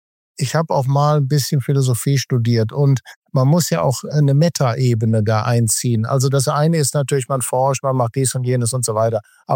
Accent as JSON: {"language": "German", "region": "Rhineland", "country": "Germany", "said": "Ich bin Rheinländer."}